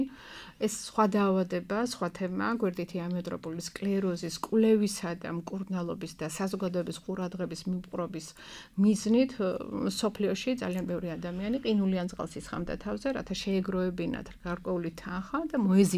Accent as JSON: {"language": "Georgian", "town": "Batumi", "region": "Adjara", "country": "Georgia", "said": "აი თქვენ ალბათ ყველანი ბათუმელები ვართ"}